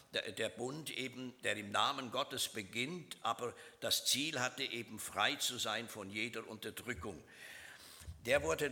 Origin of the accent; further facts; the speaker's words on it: Switzerland; Sie wissen, ich bin Schweizer und wir Schweizer haben ja so einen gewissen Nationalismus.